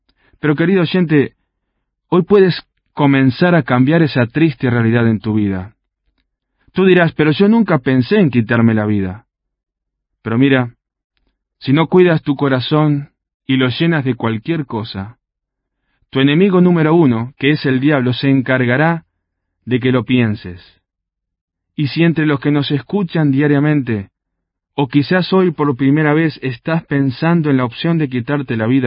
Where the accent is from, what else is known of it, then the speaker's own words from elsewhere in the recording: Uruguay; el promedio en mi país, en Uruguay, es de casi 2 suicidios por día